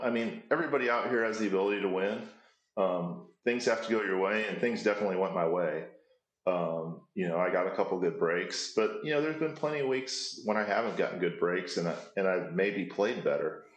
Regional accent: Nebraska, United States; And growing up in Nebraska, we just didn't get exposed to that, much growing up, when I was a kid.

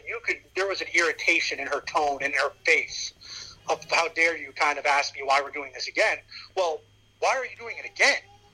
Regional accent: Pennsylvania, United States; I'm a Penguins fan. I grew up in Western Pennsylvania.

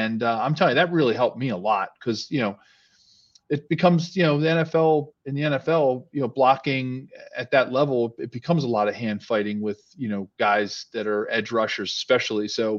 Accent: Philadelphia, Pennsylvania, United States; hour two away from where I grew up in Philly.

